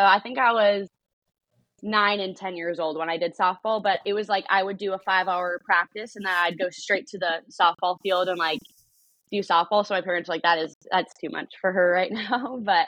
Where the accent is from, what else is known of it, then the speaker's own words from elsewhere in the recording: Little Canada, Minnesota, United States; So I grew up in Little Canada, Minnesota. I have three older brothers and then my mom and dad.